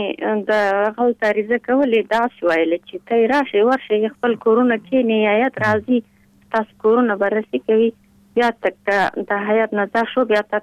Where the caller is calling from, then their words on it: Pul-e Khumri, Baghlan, Afghanistan; د پلخمري.